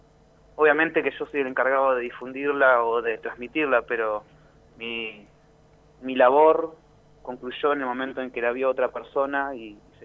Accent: Santa Rosa, La Pampa, Argentina; y ese hilo es que yo soy de La Pampa, soy de Santa Rosa.

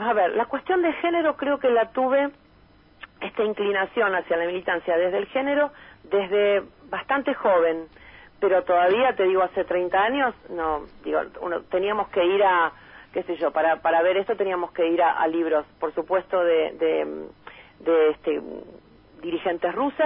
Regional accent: Morón, Buenos Aires Province, Argentina; now in Berisso, Argentina; yo no soy de acá, soy de Morón, ya soy de acá en realidad. Nací en Morón, viví mucho tiempo, pero hace 20 años que vivo en Berisso.

